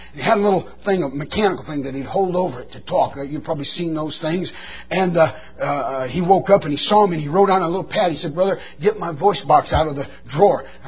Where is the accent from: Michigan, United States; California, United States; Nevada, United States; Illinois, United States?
Michigan, United States; Detroit; I was from Detroit, Michigan.